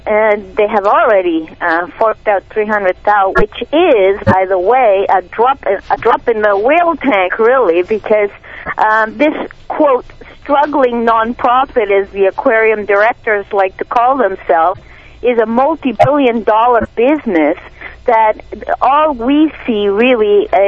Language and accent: English; Lima, Peru; first language Spanish; English is a second language; now in Canada; When I got to this country, and I come from Lima, Peru, so my native tongue is Spanish